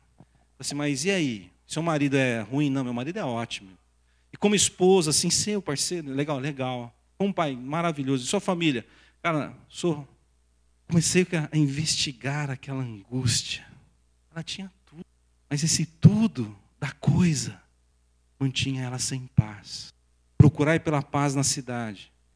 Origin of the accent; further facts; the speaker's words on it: Tupã, São Paulo, Brazil; Eu sou lá de Tupã, Tupã não tinha tanta violência tal.